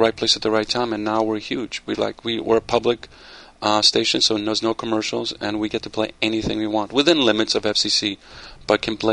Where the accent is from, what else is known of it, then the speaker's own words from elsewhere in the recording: Poland; English is a second language; now in United States; I'm an immigrant. I grew up in Poland, and I was really turned on to different music from different parts of the world. I come to the States.